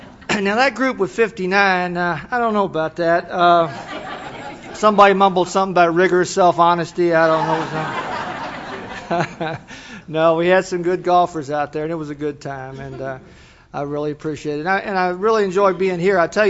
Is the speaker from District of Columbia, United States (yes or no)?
no; Louisville, Kentucky, United States; I'm from Louisville, Kentucky.